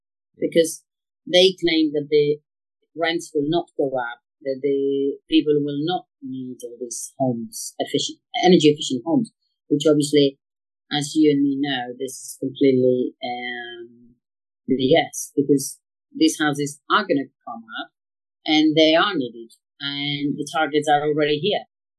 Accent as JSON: {"language": "English", "country": "Spain", "said": "Okay, so I come from Spain."}